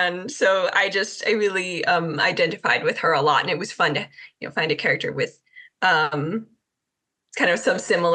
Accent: Wisconsin, United States; I'm from Wisconsin, so I'm kind of used to that.

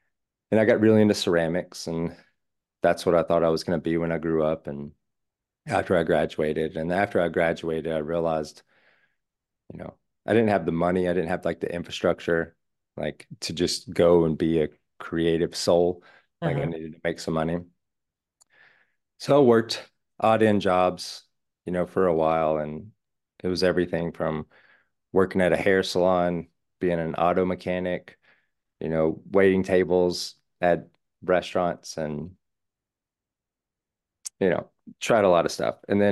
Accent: Georgia, United States; But the short version is, I grew up in North Georgia. My mom's side of the family is from North Georgia, like Appalachian, and my father's side of the family is all from New Orleans.

